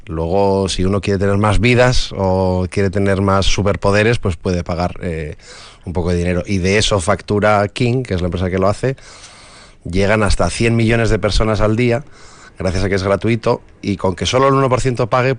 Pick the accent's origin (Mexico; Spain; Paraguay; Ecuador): Spain; Vitoria, Basque Country; also born or lived in Madrid; now in Barcelona, Spain; Yo me crié en Vitoria y quería hacer videojuegos, me tuve que ir fuera.